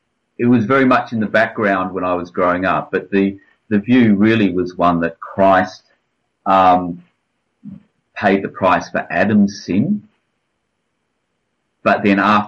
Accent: Western Australia, Australia; the group that I grew up in Western Australia.

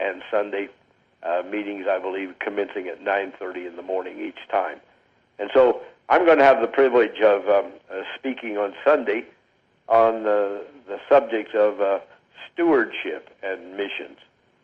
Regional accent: Indianapolis, Indiana, United States; looking forward very much to hear the brother from Indianapolis, Indiana. I have not met him. That's my home state. I was born in that town

